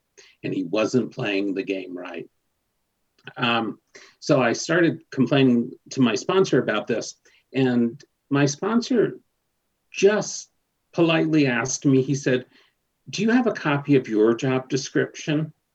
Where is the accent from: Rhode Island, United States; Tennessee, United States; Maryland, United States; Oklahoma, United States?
Rhode Island, United States; East Providence; Like I said, I grew up in East Providence, Rhode Island, a little suburb called Riverside.